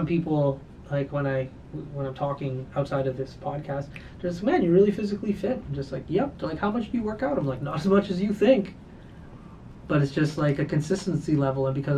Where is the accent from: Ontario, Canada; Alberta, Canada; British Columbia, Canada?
Alberta, Canada; Fort McMurray; you from Fort Mac? Like, yeah, I'm from Fort Mac.